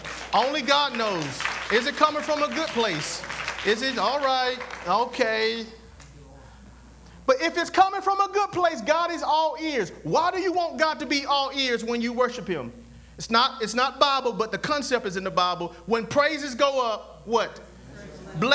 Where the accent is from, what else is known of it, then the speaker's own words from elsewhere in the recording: Fairfax, South Carolina, United States; I come from Fairfax, South Carolina.